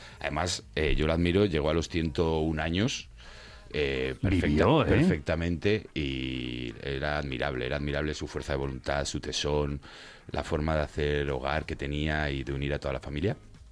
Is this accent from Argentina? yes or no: no; Zaragoza, Aragon, Spain; born there; Soy maño, de Zaragoza, sí, nacido allí, en 1986, fíjate.